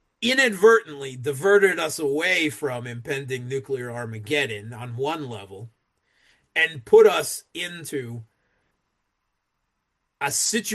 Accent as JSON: {"language": "English", "country": "United States", "tie": "born there", "said": "I was like you, I was born in the United States, right?"}